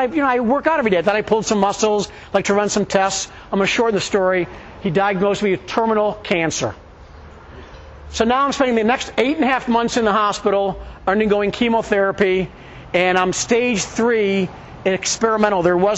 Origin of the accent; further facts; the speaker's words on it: Cleveland, Ohio, United States; I love my hometown of Cleveland. It's my home.